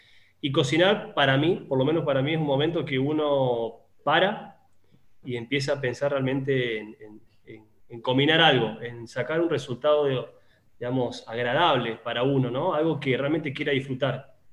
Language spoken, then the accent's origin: Spanish; Córdoba, Argentina; now in Mexico; una comida más callejera, que se hace mucho de donde vengo, que es Córdoba, se llama lomito.